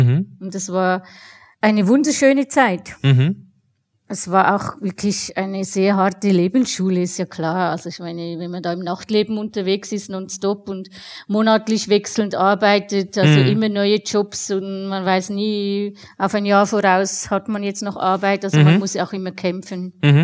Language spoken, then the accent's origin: German; Switzerland; ich habe eine dreijährige Handelsschule gemacht, weil man natürlich als Schweizerin genötigt wird, zuerst was Ordentliches zu lernen.